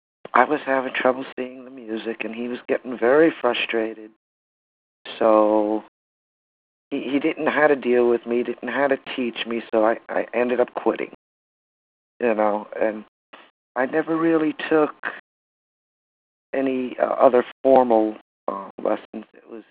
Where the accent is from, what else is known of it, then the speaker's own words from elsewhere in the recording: Florida, United States; I was brought up in Florida, but I'm getting used to it.